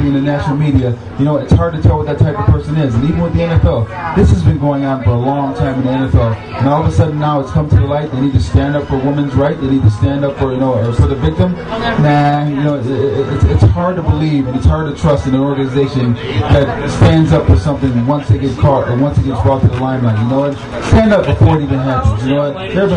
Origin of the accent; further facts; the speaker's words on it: Syracuse, New York, United States; moved away as an adult; I'm here from Syracuse. I never moved out of Syracuse my entire life until I got drafted by the Eagles.